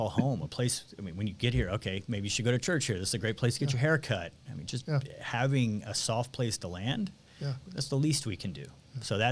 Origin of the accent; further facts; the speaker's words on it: Kansas City, Missouri, United States; I love the Midwest. I mean, I'd live in Kansas City tomorrow if my wife would let me. I mean, it's my hometown.